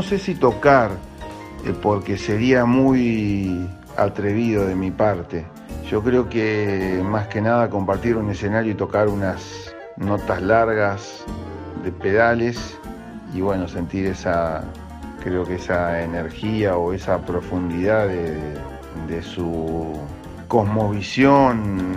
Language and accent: Spanish; Santa Fe, Argentina; moved away; porque yo soy de Santa Fe. Incluso antes de irme a Estados Unidos he tocado con él.